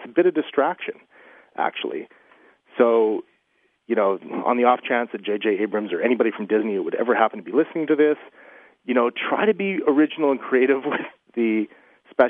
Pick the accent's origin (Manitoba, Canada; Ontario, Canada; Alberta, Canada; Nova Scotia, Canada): Alberta, Canada; Edmonton; Like I grew up in Edmonton, so there's this place called the West Edmonton Mall.